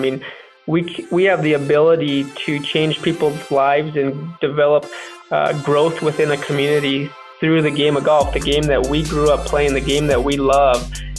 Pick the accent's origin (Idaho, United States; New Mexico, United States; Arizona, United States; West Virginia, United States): New Mexico, United States; Santa Fe; So I grew up in New Mexico. I still live in New Mexico. And I grew up playing golf in Santa Fe, at Santa Fe Country Club.